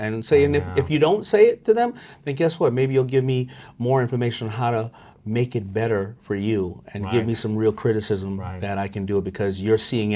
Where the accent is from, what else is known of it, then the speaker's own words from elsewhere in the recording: Hollis, New York, United States; I grew up in Hollis, Queens, and everybody's from Hollis, Queens.